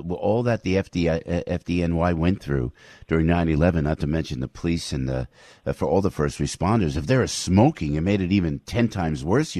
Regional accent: New Jersey, United States; I was from Jersey.

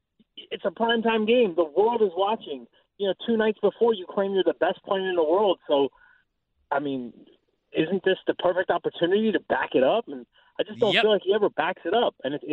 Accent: Philadelphia, Pennsylvania, United States; being a Philadelphian, I'm just consumed by the frustrations

